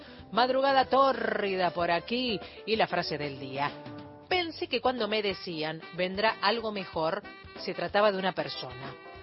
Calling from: Santa Rosa, La Pampa, Argentina; de Santa Rosa, provincia de La Pampa.

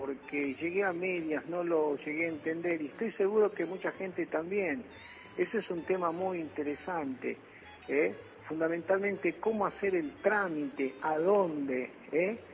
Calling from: Buenos Aires, Argentina; de Núñez.

